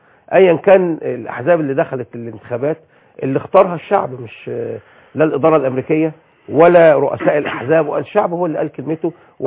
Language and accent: Arabic; Egypt; القضاء عندنا في مصر نزيه